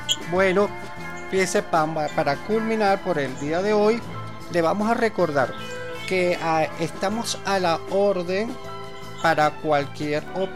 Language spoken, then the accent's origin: Spanish; Ecuador; now in Venezuela; nosotros los ecuatorianos aquí en Venezuela